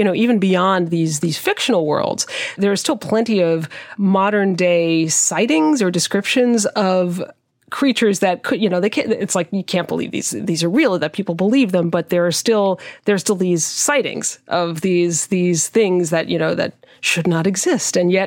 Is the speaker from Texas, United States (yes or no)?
no; New Jersey, United States; I live in New Jersey. I grew up in New Jersey. We are the only state to have an official state demon, and it's the Jersey Devil.